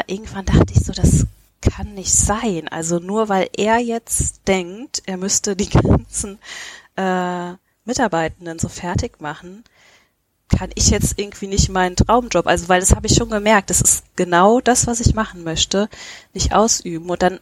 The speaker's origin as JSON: {"language": "German", "region": "Rhineland-Palatinate", "country": "Germany", "lives_now": "Mainz, Germany", "said": "Das sagt wahrscheinlich keinem was, aber Hunsrück, kleines süßes Dörflein"}